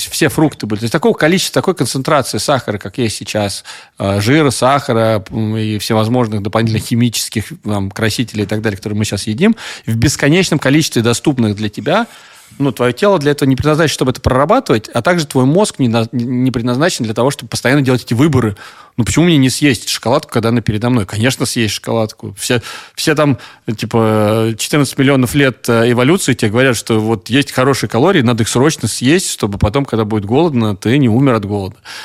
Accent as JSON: {"language": "Russian", "country": "Russia", "said": "Ну, я из России, мне с детства как бы учили."}